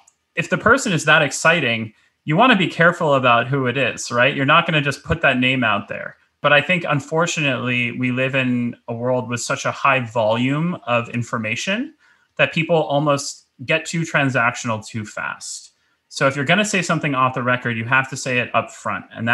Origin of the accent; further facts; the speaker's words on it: New York City, New York, United States; as a New Yorker, let's say I'm a Knicks fan.